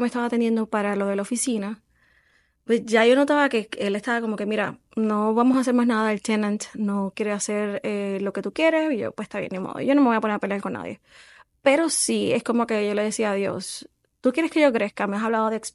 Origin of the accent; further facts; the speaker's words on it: Puerto Rico; yo soy boricua. Los boricuas hablamos de dinero